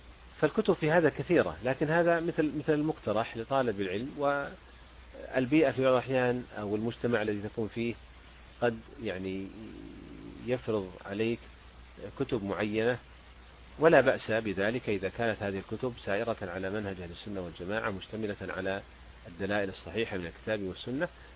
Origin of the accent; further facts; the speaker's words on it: Saudi Arabia; وبخاصة عندنا في السعودية